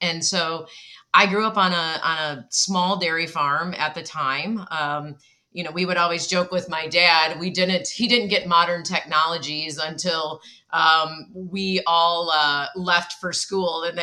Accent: Michigan, United States; Well, I grew up, and usually if you're from Michigan or you've been there, you have to use your hand to describe, which is a little bit hard on a podcast, but I grew up in the mitten.

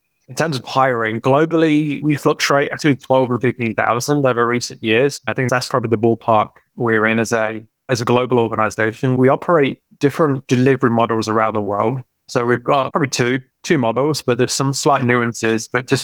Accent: United Kingdom; accent: British; That's a very British T-U-double-L, tough with my accent

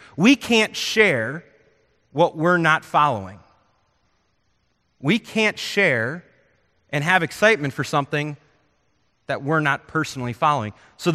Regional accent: Arizona, United States; I grew up in Arizona. Arizona has massive thunderstorms during monsoon season.

